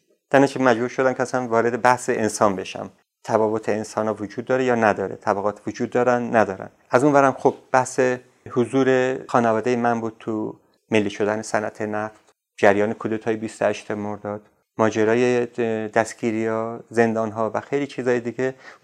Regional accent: Ardabil, Ardabil Province, Iran; سرمای بسیار بسیار شدید اردبیل یادمه، برفایی که برای ما گاهی خوشایند بود گاهی بسیار ناراحت کننده بود.

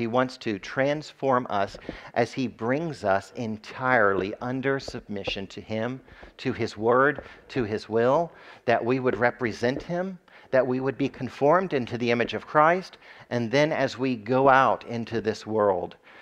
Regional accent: United States; I think that's because I'm an American through and through.

